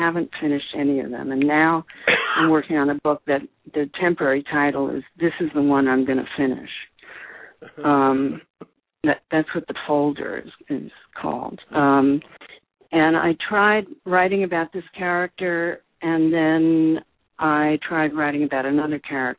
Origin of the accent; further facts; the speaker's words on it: New York, United States; now in Los Angeles, United States; when I first started writing movies, I wrote about New York because I was from New York. Now I write about Los Angeles.